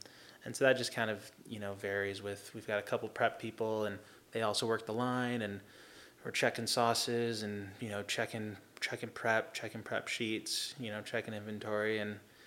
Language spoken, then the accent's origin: English; Seal Beach, California, United States; Yeah. I grew up in Seal Beach. So just right over the bridge.